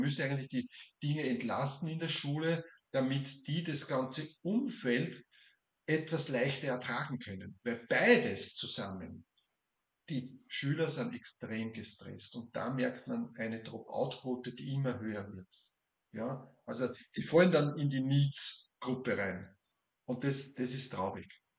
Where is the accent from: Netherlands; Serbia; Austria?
Austria; in diesem Netzwerk, das bei uns in Österreich wirklich gut aufgeht